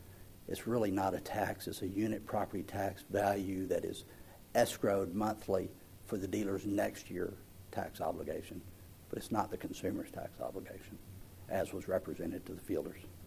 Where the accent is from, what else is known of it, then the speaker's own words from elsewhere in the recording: Athens, Texas, United States; I'm an attorney from Athens, Texas